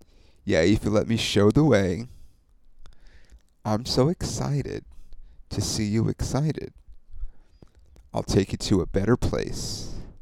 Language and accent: English; Ontario, California, United States; It's the comedy club in my hometown, Ontario, where I grew up, which is just outside of LA.